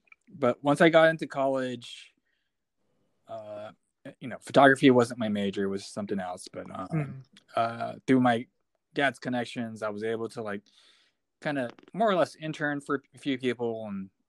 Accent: San Francisco, California, United States; Born and raised in San Francisco. My actual native.

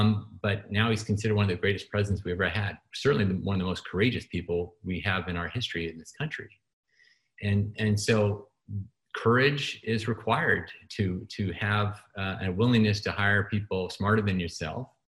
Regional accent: New England, United States; I mean, I grew up in New England, and they always had this philosophy to buy, you know, draft the best available athlete.

